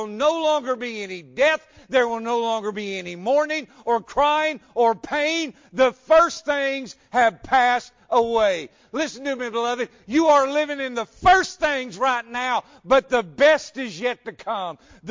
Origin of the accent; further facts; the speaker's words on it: Memphis, Tennessee, United States; as a little boy, I grew up in Memphis